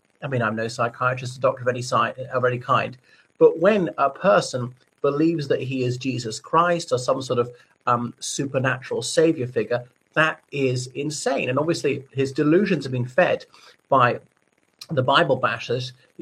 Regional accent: Ireland; from Ireland.

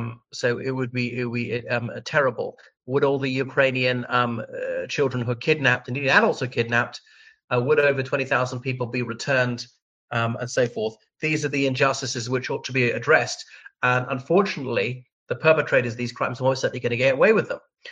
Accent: Ireland; from Ireland.

